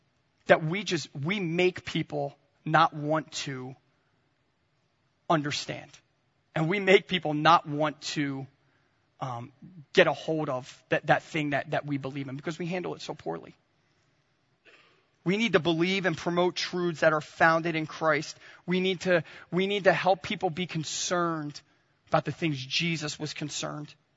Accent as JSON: {"language": "English", "region": "New Jersey", "country": "United States", "accent": "Jersey", "said": "and I am a Yankee through and through. Bob is very refined and put together, and I got my Jersey accent"}